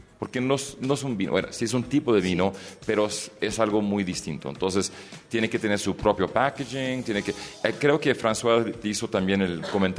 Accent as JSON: {"language": "Spanish", "country": "Greece", "said": "Es que soy griego."}